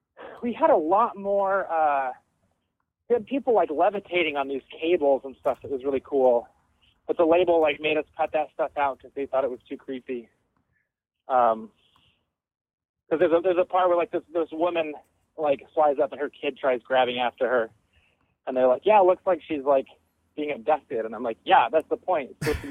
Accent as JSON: {"language": "English", "town": "Denver", "region": "Colorado", "country": "United States", "said": "And so I'm from Denver too"}